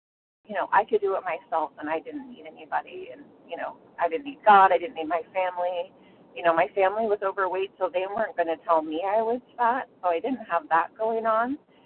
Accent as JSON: {"language": "English", "town": "San Diego", "region": "California", "country": "United States", "said": "I am from San Diego, California."}